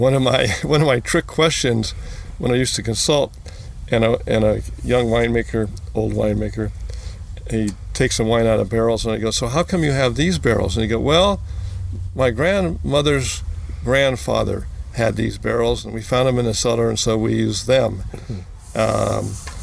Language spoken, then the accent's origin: English; California, United States; Southern California, beaches of Southern California. Was a junior lifeguard in Santa Monica